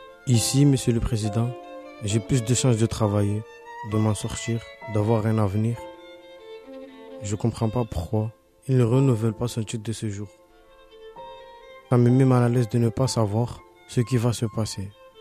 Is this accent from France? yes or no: yes; Dzaoudzi, Mayotte, France; born there; moved away; Monsieur le Président, je suis né loin. À Dzaoudzi, Mayotte. Je suis né loin, mais je suis français, comme vous, monsieur le président.